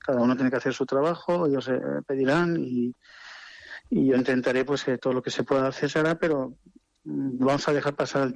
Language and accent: Spanish; Benigànim, Valencian Community, Spain; Es que soy de pueblo, soy de Benigani y de la provincia de Valencia.